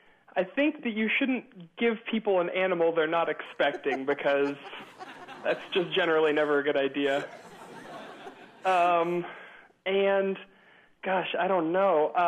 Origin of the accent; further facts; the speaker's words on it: Ohio, United States; You know, I am from Ohio